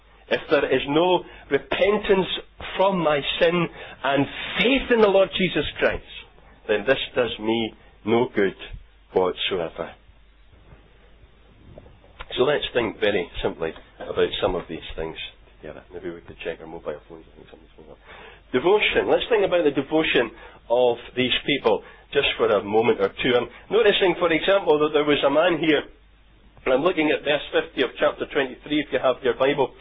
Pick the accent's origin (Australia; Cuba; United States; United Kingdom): United Kingdom; Scotland; I suppose it's maybe just being Scottish, isn't it?